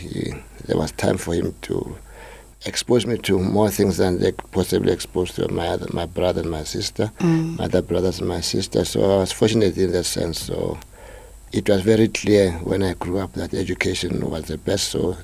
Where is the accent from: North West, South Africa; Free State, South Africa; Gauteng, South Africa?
Gauteng, South Africa; Soweto; also born or lived in Krugersdorp; I was born in Krugersdorp and I grew up in Soweto. Come from a family of educators.